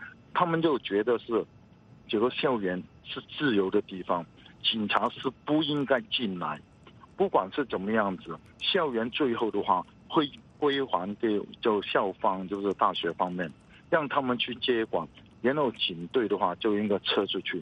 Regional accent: Hong Kong; 我赢了第一个感觉就是说我们香港人还是有希望，我们香港人还是没有放弃

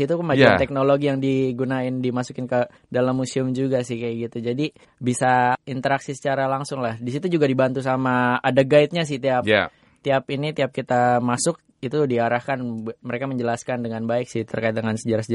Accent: Jakarta, Indonesia; now in United States; Saya berasal dari Jakarta dan saat ini saya sedang kuliah, masih masa kuliah, semester akhir di Brawijaya University di Kota Malang.

